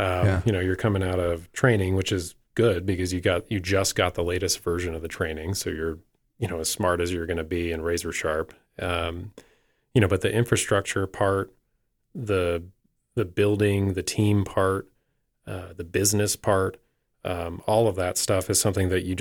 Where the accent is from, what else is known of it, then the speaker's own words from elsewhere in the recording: Washington, United States; So I'm from Southwest Washington, and, you know, kind of as rural as Washington State gets on the western side. Grew up in a small town